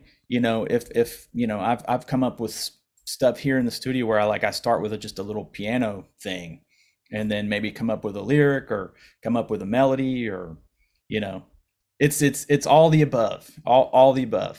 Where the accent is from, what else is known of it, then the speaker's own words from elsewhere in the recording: West Virginia, United States; It might still be up in my old house I grew up in West Virginia.